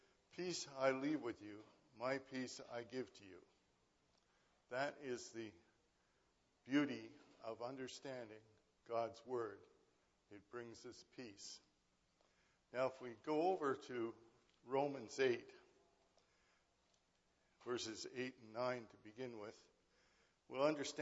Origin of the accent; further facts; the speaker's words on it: Kingston, Ontario, Canada; And I'm from Kingston. I attend the Ottawa congregation.